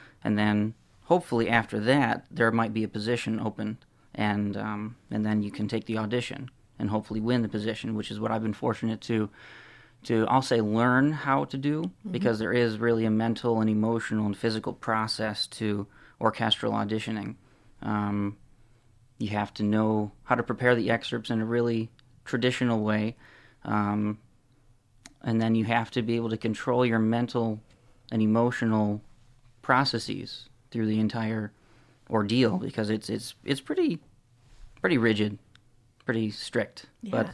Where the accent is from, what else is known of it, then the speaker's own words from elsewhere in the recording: Howell, Michigan, United States; I'm from Michigan, primarily. Or actually, I've been in Michigan my whole life. I've lived in Howell, Michigan for a number of years, all the way from being born until high school.